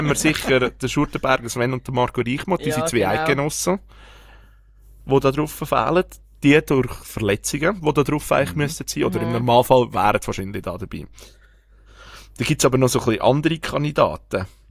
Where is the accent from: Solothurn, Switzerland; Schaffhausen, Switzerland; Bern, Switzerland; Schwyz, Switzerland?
Schwyz, Switzerland; weil wir sind Innerschweizer, wir sind aus dem Kanton Schweiz.